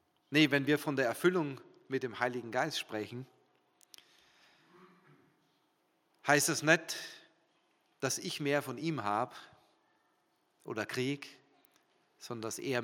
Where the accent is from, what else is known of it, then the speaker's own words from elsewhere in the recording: Germany; Hey, wir sind Deutsche. Es ist in uns drin, in unserer Kultur.